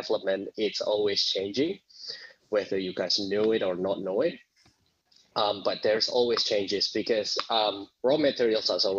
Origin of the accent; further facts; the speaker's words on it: Indonesia; moved away as an adult; now in Australia; I'm originally came from Indonesia. Came here to Australia for studying